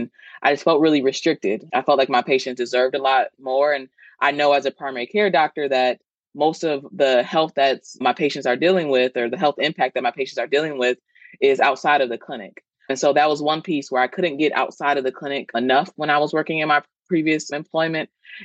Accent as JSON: {"language": "English", "town": "Flint", "region": "Michigan", "country": "United States", "tie": "born or raised there", "said": "It is located in my hometown of Flint, Michigan. And so I came back home after residency and after all of my training to be an asset and resource to the community that raised me"}